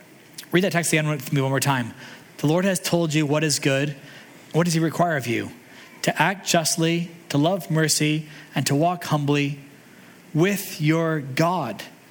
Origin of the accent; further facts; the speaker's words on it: Calgary, Alberta, Canada; I mentioned before that I grew up in Calgary